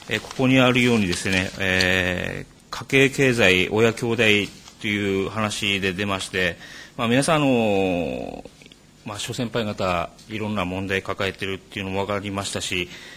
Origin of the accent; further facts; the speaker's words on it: Ibaraki, Japan; こんにちは。茨城から来た